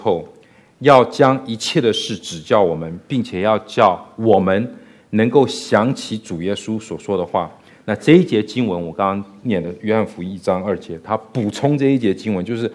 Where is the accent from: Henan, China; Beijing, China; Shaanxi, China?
Henan, China; 我是河南人啊。